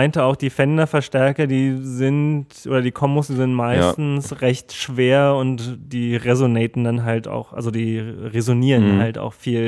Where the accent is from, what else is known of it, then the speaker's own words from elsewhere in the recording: Germany; ich komme aus Deutschland